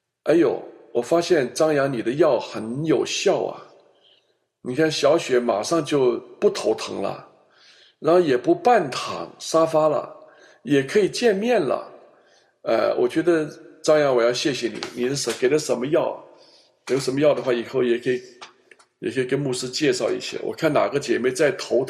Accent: China; 那这个就有点像我们中国人了

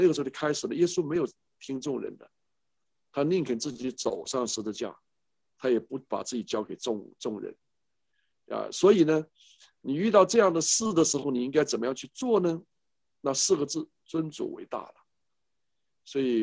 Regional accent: China; born there; moved away; 听说我从中国大陆过来的，我的出生在中国大陆，虽然我出国了30多年了

